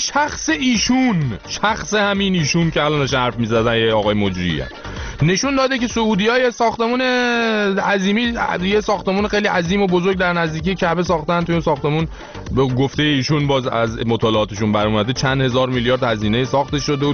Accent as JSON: {"language": "Persian", "country": "Iran", "said": "به عنوان یه ایرانی"}